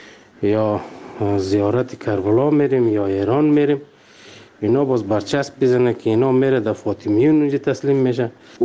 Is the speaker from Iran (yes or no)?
no; Afghanistan; ما شهروند افغانستانیم